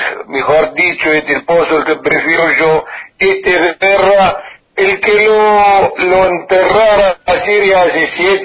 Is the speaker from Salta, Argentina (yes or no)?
no; Rojas, Buenos Aires Province, Argentina; estoy agradecido a especialmente mi pueblo Rojas y a la Argentina en general